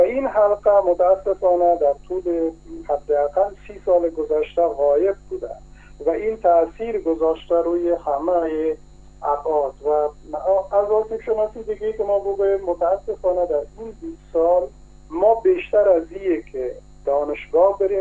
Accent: Afghanistan; یعنی ما تجربه خودمون به عنوان یک افغانستانی در 12 ساله که مدرسه یا مکتب ما خواندیم

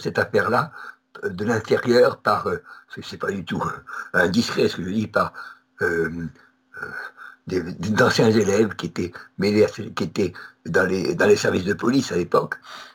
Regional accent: Toulouse, Occitanie, France; Et à Toulouse, qui est ma ville natale

